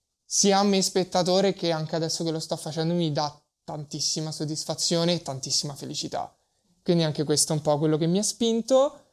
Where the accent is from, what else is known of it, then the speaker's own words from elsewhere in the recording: Rome, Lazio, Italy; Io sono di Roma, proprio Roma.